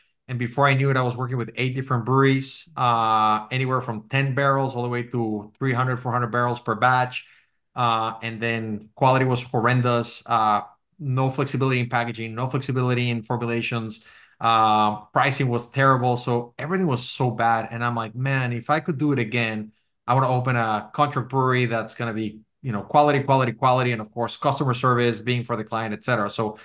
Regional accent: Mexico; now in Wisconsin, United States; So I'm from Mexico and I have no idea how I ended up in Wisconsin

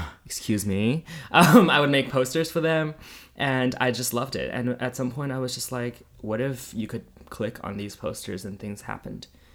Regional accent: Canada; My family is Chinese, but I'm Canadian.

